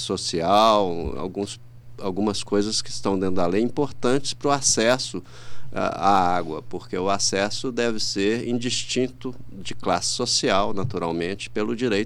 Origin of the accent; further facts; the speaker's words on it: Belo Horizonte, Minas Gerais, Brazil; born there; sou nascido em Belo Horizonte, um pouco mais jovem que você